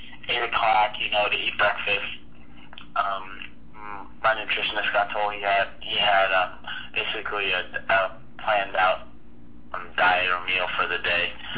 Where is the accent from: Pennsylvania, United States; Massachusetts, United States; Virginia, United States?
Virginia, United States; Yeah, I'm from Northern Virginia.